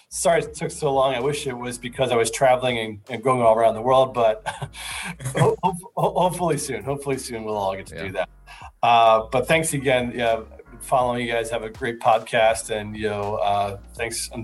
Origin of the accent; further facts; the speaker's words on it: New Jersey, United States; I'm from New Jersey. Feel free to hold that against me.